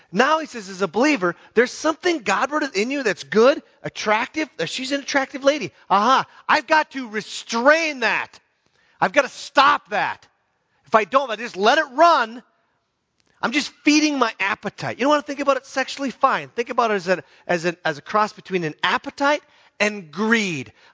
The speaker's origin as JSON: {"language": "English", "town": "Hibbing", "region": "Minnesota", "country": "United States", "tie": "born or raised there", "said": "I was raised in Hibbing, Minnesota, which is Hickville. And I love Hibbing. It's a great place."}